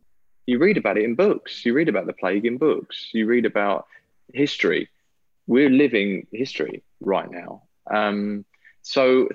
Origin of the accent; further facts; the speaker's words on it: Billericay, East of England, United Kingdom; I'm actually from Billericay.